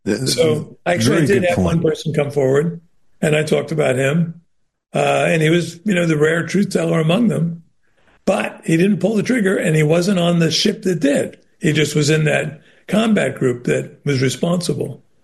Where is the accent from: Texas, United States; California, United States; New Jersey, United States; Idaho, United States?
New Jersey, United States; You know, I'm from New Jersey, so I hear a lot about this.